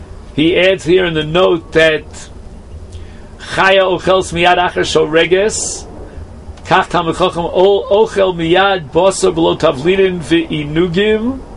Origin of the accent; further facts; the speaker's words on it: Brooklyn, New York, United States; when I was a youngster, growing up in Flatbush in Brooklyn, there was a major yeshiva there called Chaim Berlin.